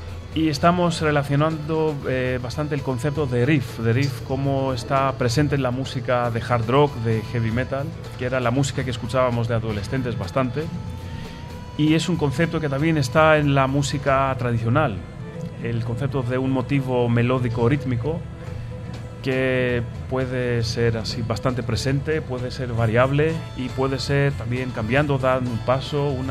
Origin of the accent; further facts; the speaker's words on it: Athens, Attica, Greece; Spanish is a second language; Sí, sí, soy de Atenas y del mismo centro.